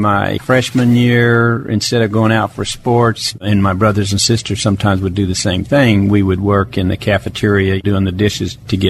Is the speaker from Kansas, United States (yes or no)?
yes; Emporia, Kansas, United States; born there; I was born in Emporia, Kansas, November 13, 1941.